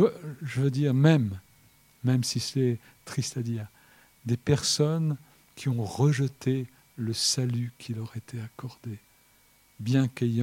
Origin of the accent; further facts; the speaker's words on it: Marseille, Provence-Alpes-Côte d'Azur, France; born there; Quand je suis né à Marseille, vraiment par hasard, hein, ma mère était là-bas depuis quelques années, elle a rencontré mon père et je suis arrivé.